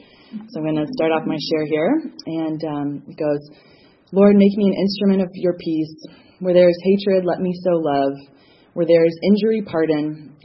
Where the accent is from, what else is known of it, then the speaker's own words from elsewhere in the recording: California, United States; I'm a Cali girl, born and raised in Cali, and life was really great.